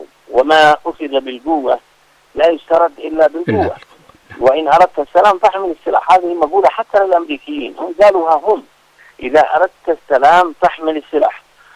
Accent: Yemen; نحن كشعب يمني

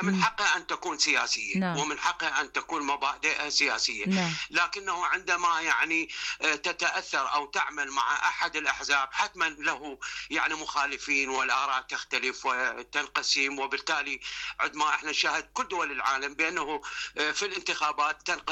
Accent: Iraq; تجارب عندنا بالعراق

